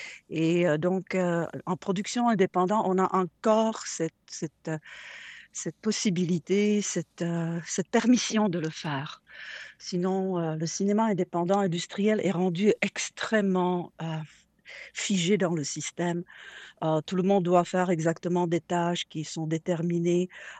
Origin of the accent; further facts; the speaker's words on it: Prague, Czechia; moved away as an adult; now in Quebec, Canada; ici au Québec, je vis depuis 30 ans et je suis originaire de Prague, donc je suis tchèque d'origine. Et je suis ce qu'on appelle ici néo-canadien